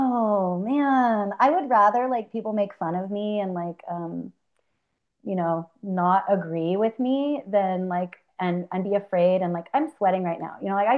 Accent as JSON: {"language": "English", "region": "California", "country": "United States", "said": "You know, like I'm from California, so maybe a bear to me means California or something like that."}